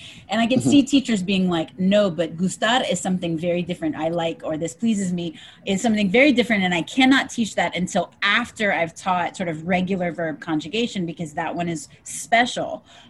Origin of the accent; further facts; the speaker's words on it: New Orleans, Louisiana, United States; very similar to where I'm from, which is Louisiana. I'm from New Orleans.